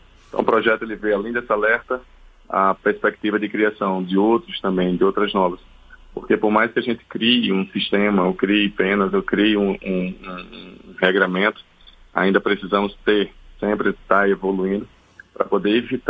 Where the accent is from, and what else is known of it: Natal, Rio Grande do Norte, Brazil; born or raised there